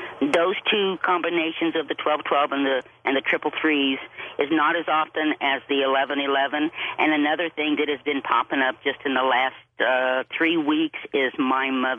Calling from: Dixon, Missouri, United States; I'm calling from Dixon, Missouri.

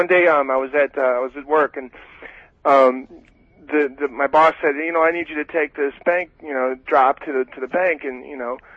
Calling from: St. Louis, Missouri, United States; St. Louis, Missouri.

